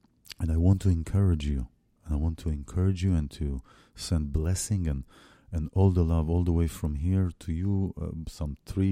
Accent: Israel; I have a very strong spiritual connection to my home country, to Israel, and I always will.

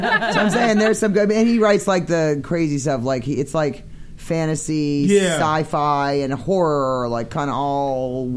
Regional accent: Maine, United States; well, I'm from Maine, so I met.

